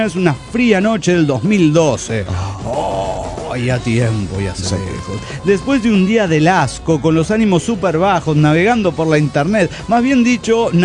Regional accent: Cochabamba, Bolivia; de Cochabamba, Bolivia.

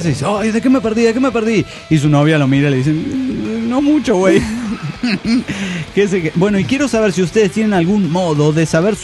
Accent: Nopaltepec, State of Mexico, Mexico; moved away; usted es hijo del Nopaltepec, sí. Que es donde él ha nacido, de donde soy originario.

